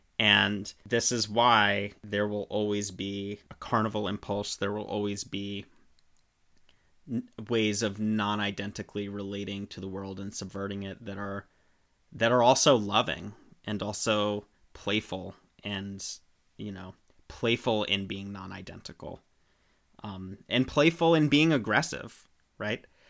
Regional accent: United States; I mean, I'm an American, right?

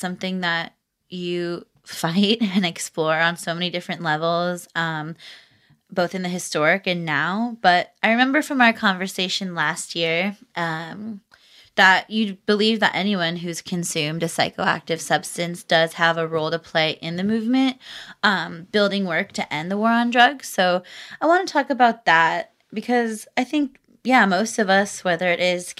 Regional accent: United States; And as an American, as a, like, I went to Palestine so dumb, Paula.

